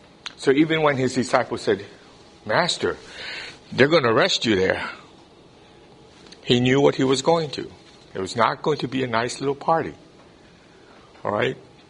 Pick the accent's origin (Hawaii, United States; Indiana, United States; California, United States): Hawaii, United States; I remember growing up in Hawaii. Hawaii is a strange place, if any of you have lived there for any amount of time. It's very eclectic.